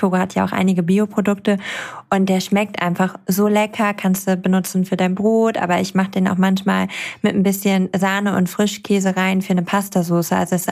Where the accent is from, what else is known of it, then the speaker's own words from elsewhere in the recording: Armenia; sag ich, ich bin aus Armenien.